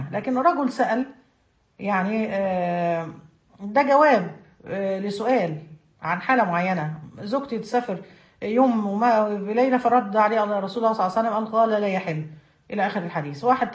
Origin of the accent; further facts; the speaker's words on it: Egypt; لأنه مثلا إحنا في مصر، خلينا في بلدنا